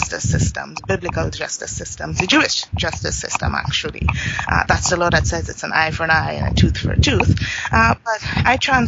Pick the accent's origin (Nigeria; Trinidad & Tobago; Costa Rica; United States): Trinidad & Tobago; Trinidad; I'm from Trinidad and Tobago, which is a Caribbean country. I'm from the island of Trinidad.